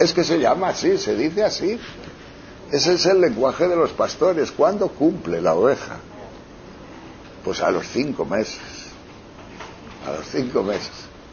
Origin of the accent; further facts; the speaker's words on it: Tejerina, Castile and León, Spain; pero con las cabras en mi pueblo, en Tejerina. Y yo solo, con 8 años, y había más de 200 cabras